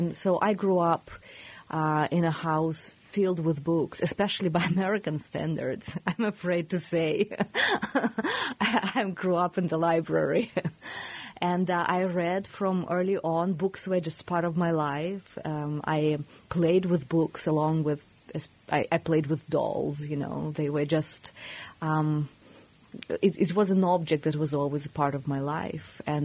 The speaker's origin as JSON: {"language": "English", "country": "Belarus", "tie": "born or raised there", "said": "I grew up in Belarus, in the Soviet Union, and a great myth was that it was a really big reading nation."}